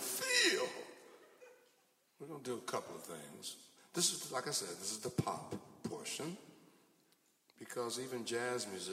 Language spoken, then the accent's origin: English; Detroit, Michigan, United States; I'm from Detroit, Michigan. We're the ones who started the auto industry.